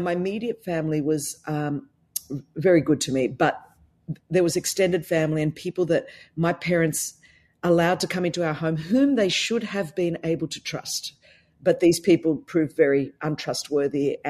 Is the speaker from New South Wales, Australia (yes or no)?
yes; Sydney, New South Wales, Australia; accent: Australian; I did. I grew up in Sydney, Australia. So I was in the promised land.